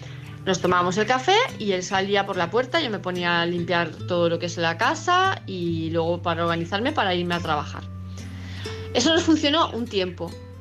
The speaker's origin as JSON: {"language": "Spanish", "town": "Palma de Mallorca", "region": "Balearic Islands", "country": "Spain", "said": "de Palma de Mallorca"}